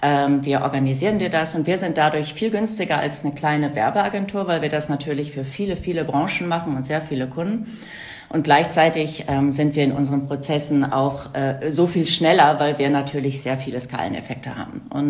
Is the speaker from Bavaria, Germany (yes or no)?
no; North Rhine-Westphalia, Germany; Also ich bin aufgewachsen in Westfalen, studiert in Frankreich und in Deutschland